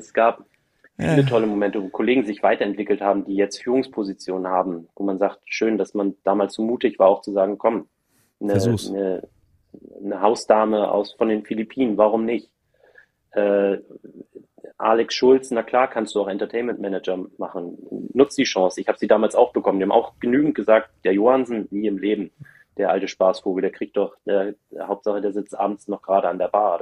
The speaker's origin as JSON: {"language": "German", "region": "Hamburg", "country": "Germany", "tie": "born or raised there", "said": "Ich treibe mich gerade in meiner Heimat Hamburg rum"}